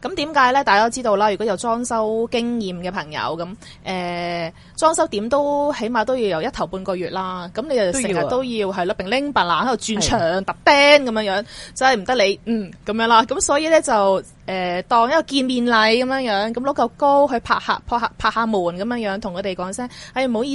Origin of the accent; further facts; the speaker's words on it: Chaozhou, Guangdong, China; 我哋潮州人